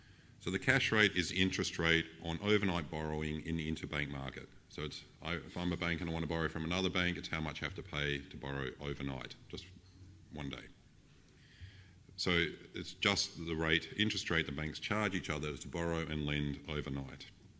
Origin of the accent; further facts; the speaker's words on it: Adelaide, South Australia, Australia; I'm very pleased to be back in my hometown today. As Damien said, I'm a graduate of Adelaide Uni from the Economics Department.